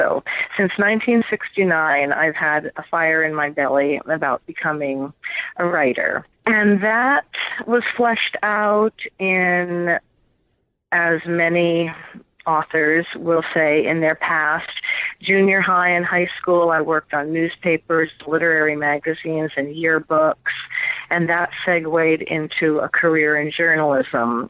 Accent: New York City, New York, United States; Well, I grew up in New York City, and I graduated from Wheaton College in Norton, Massachusetts in 1979.

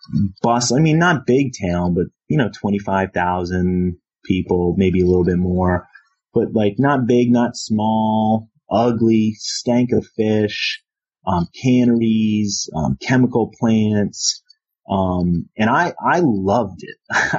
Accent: Philadelphia, Pennsylvania, United States; You know, growing up in Philadelphia, you know, you're either, you know, Irish, black, or Chinese.

